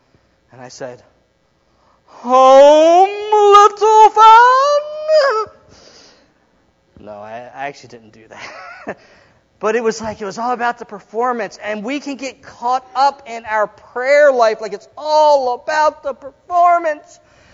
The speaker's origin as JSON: {"language": "English", "town": "Baltimore", "region": "Maryland", "country": "United States", "said": "I'm from Baltimore. I was living in my home in Baltimore."}